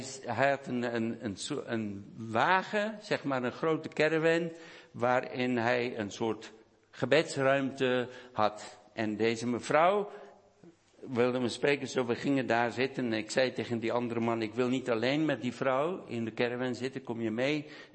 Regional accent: South Africa; ik ben een verrader dat ik uit Zuid-Afrika ben gekomen

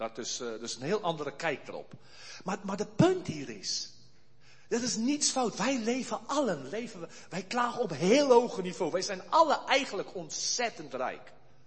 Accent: South Africa; moved away as an adult; now in Netherlands; toen ik kwam uit Zuid-Afrika.

